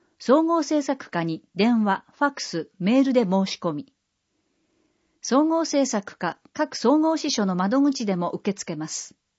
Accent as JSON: {"language": "Japanese", "town": "Everett", "region": "Washington", "country": "United States", "second_language": "Japanese", "said": "シアトル市の近くにあるエバレット市は、私の出身地です。工業が主な産業で、季節と関係なく飛行機を作る町です。"}